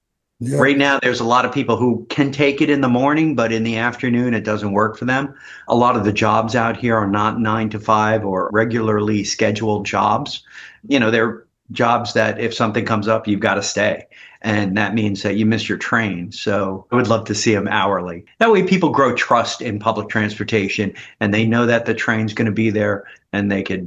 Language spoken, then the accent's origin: English; New York, United States; Whenever they had press conferences and rallies, I was the guy from Long Island saying, we need this.